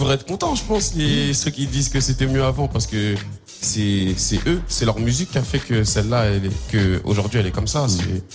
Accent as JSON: {"language": "French", "town": "Rennes", "region": "Brittany", "country": "France", "said": "je viens de Rennes, quartier du Sud."}